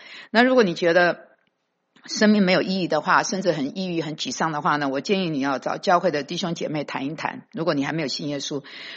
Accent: Taiwan; now in United States; 那我个人呢是从台湾来的，1985年在美国信主

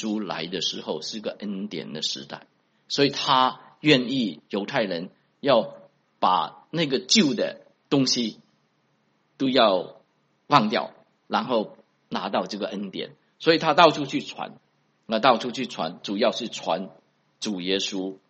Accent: South China, China; 所以我们中国人就知道了，吃饭的时候你也不要浪费米饭，是吧？那我们南方人的北方的话

